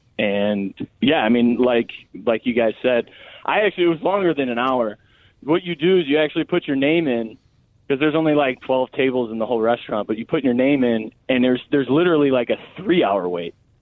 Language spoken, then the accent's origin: English; Chicago, Illinois, United States; I'm from Chicago, so I feel obviously I'm biased towards the food in Chicago.